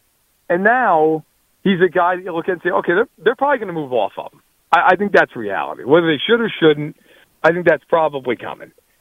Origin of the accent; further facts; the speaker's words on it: East Coast, United States; I'm from the East Coast.